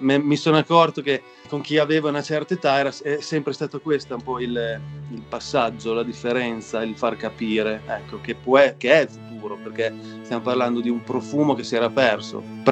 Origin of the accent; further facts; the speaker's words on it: Monghidoro, Emilia-Romagna, Italy; io vengo da Monghidoro, che è un paese sull'Appennino tra Bologna e Firenze.